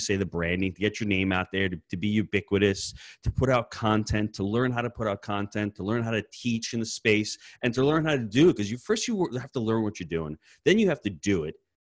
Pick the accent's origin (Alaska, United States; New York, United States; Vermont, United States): New York, United States; I'm a New Yorker. New Yorkers don't know anything out of the tri-state area.